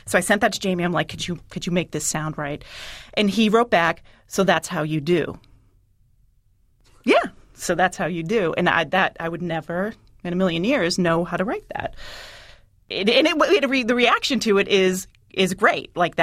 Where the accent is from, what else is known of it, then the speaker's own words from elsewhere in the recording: Boston, Massachusetts, United States; Well, being an Irish Catholic girl from Boston, I was sort of like, "Huh, doesn't that make me inherently racist in a way?"